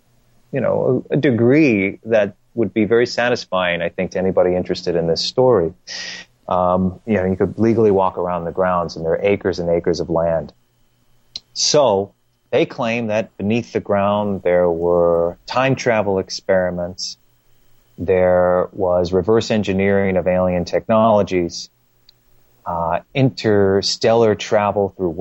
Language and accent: English; Long Island, New York, United States; He knew I was from Long Island